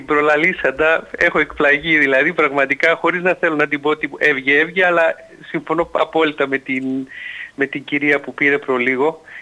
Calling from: Thessaloniki, Central Macedonia, Greece; είμαι από Θεσσαλονίκη

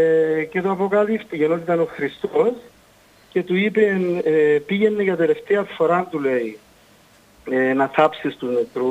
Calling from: Paralimni, Famagusta District, Cyprus; από το Παραλίμνη και θα ήθελα να αναφέρω έναν θαύμα το οποίο είχε γίνει πριν πάρα πολλά χρόνια στο Παραλίμνη

